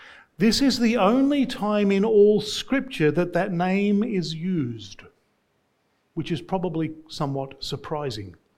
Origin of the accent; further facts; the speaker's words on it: Australia; Now, as an Australian, for me personally, whenever I hear the name Beersheba, my heart swells with pride